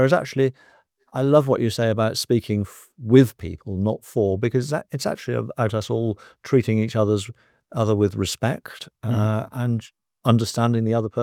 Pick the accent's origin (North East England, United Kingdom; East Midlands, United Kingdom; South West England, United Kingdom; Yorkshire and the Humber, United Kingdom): South West England, United Kingdom; So I grew up in Somerset. We're talking from Somerset today. The three of us are white.